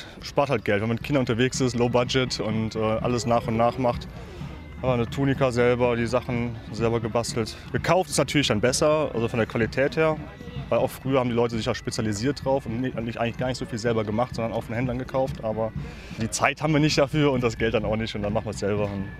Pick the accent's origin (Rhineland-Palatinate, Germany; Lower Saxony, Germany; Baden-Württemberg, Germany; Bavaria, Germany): Rhineland-Palatinate, Germany; Vettelschoss; Ich komme hier aus der Ecke, Vettelschoss